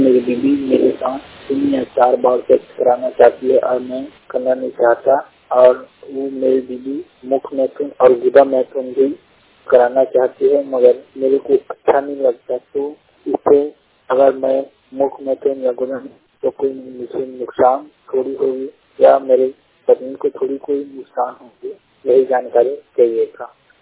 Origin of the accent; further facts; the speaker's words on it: Chhattisgarh, India; मैं छत्तीसगढ़ से हूँ, मेरा उम्र 24 वर्ष है।